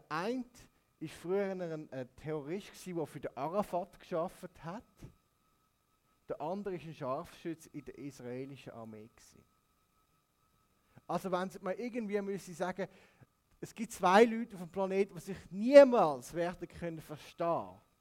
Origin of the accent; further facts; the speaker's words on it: Switzerland; accent: Swiss German; Am Ende des Tages stehen die mir alle weitaus näher als Schweizer, die Schweizerdeutsch reden, wie ich. Also kein Basler, oder?